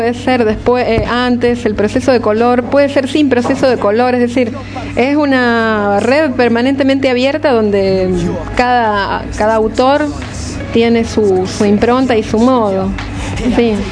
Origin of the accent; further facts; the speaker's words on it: Rosario, Santa Fe, Argentina; esta propuesta incluso arrancó conmigo en mi ciudad de origen, que es Rosario.